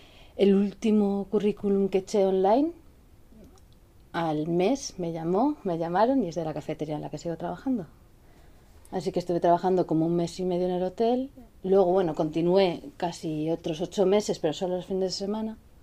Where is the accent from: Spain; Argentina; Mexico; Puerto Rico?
Spain; Ávila, Castile and León; also born or lived in Madrid; nací en Madrid y luego mi familia se trasladó a Ávila. Ahí ya nació mi hermano y todo, así que ahí me he pasado un montón de años. Hasta los 18.